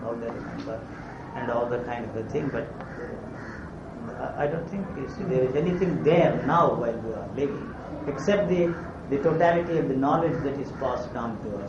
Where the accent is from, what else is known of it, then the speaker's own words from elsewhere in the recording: Chennai, Tamil Nadu, India; I was brought up here in Madras and live in... next door to Kalakshetra